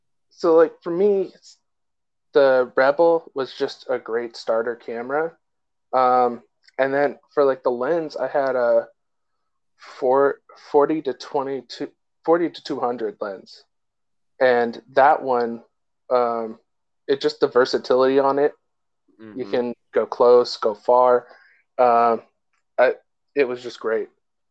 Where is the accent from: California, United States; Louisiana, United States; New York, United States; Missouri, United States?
California, United States; So I live in California. I grew up in the Bay Area. I moved all around the Bay Area. So right now I'm in the East Bay, but I've been in the peninsula everywhere.